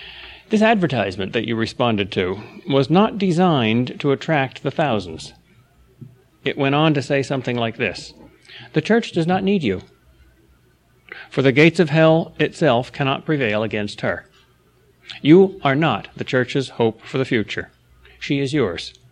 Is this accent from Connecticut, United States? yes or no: no; New York, United States; it's because I was born and brought up near New York City, which has such a short attention span